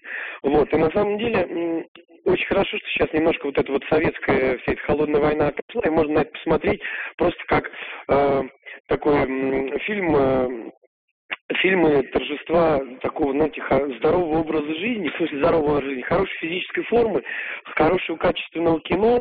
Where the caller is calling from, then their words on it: Moscow, Russia; Я из Москвы, да.